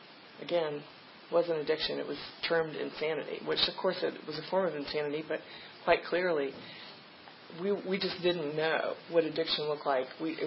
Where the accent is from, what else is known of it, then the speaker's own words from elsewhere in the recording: Virginia, United States; I grew up in Fluviana County. Some of you may have heard of that. They like their beer, and I like my beer.